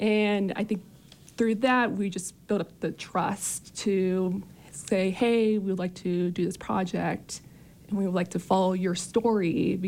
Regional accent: Park City, Utah, United States; I grew up here in Park City, starting in 2009, and I moved back after my son was born last year.

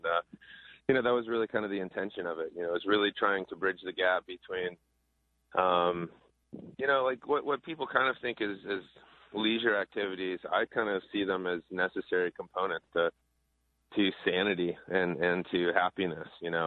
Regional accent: Iowa, United States; I think I'm kind of tripling down on Iowa, tripling down on, my home state, and trying to make this a real haven for live music.

